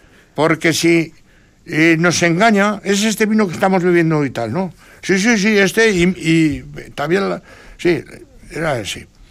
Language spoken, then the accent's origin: Spanish; San Vicente de la Sonsierra, La Rioja, Spain; como soy de San Vicente de la Sonsierra, el pueblo de los Picaos